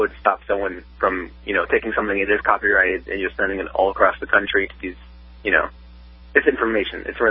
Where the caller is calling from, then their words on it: Bradenton, Florida, United States; I'm calling from Bradenton